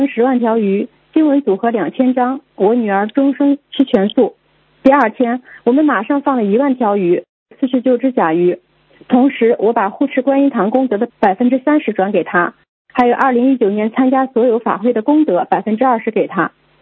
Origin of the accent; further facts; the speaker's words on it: France; 我是一位来自法国的70多岁的师兄